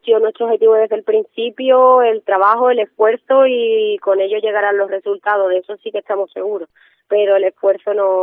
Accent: San Fernando, Spain; yo he nacido aquí en San Fernando y soy de San Fernando desde pequeña

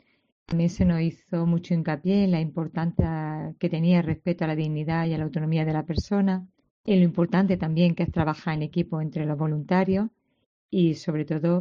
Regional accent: Úbeda, Andalusia, Spain; Somos de Úbeda y sencillamente somos personas con una vocación de ayuda.

